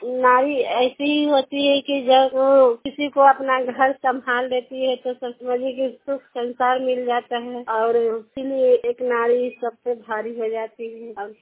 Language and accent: Hindi; Nagarnausa, Bihar, India; मैं घर नगर नौसा है मेरा, मैं जिला नालंदा के रहने वाली हूँ।